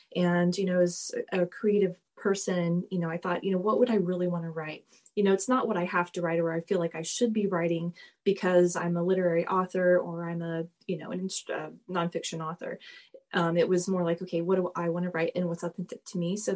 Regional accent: Southern United States, United States; I grew up hearing it pronounced as tarot, but I'm also from the South, so I kind of take that with a grain of salt.

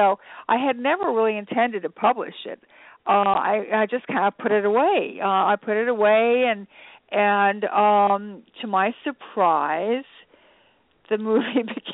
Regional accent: Germany; also born or lived in Latvia; now in United States; I was born in Latvia, and I grew up in displaced person camps in Germany after World War II. I came to America

